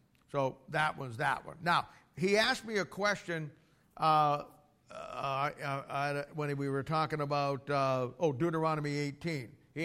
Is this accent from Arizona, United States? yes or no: no; Canton, Ohio, United States; I'm from Canton, there was a guy up in Akron